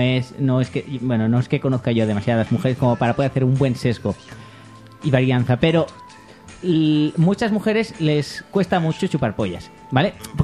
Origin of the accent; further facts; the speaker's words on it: Tucumán, Argentina; Soy de Tucumán